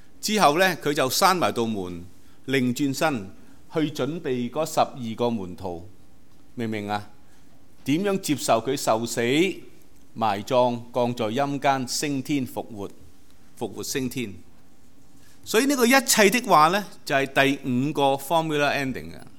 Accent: China; 是我们中国人没有这个规矩的

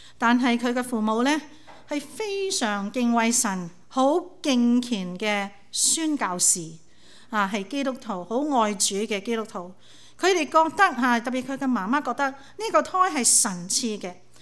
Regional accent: Guangdong, China; 好像我们广东人有句俗话呢

